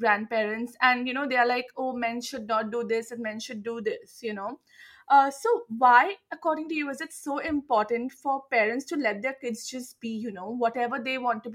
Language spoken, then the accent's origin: English; India; because we are from India, right?